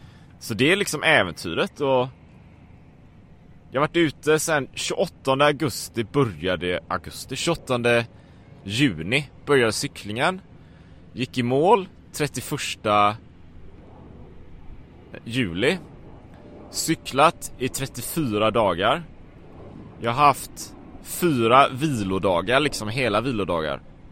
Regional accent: Sweden; det är som en vanlig mellanstor stad hemma i Sverige

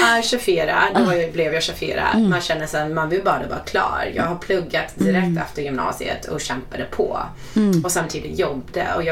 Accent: Ottawa, Ontario, Canada; Swedish is a second language; moved away as an adult; Jag är uppväxt i Kanada, Ottawa, som är huvudstaden.

